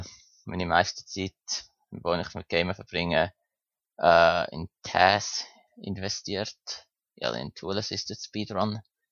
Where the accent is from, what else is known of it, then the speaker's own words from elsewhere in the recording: Switzerland; accent: Swiss; an meinem tollen schweizerischen Akzent, wenn ich Hochdeutsch versuche zu reden